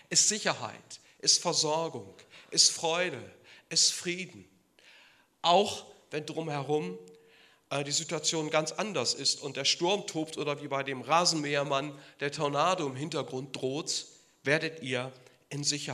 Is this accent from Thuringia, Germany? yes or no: no; Bremen, Germany; Bei uns in Bremen heißt das ja biblischer Geschichtsunterricht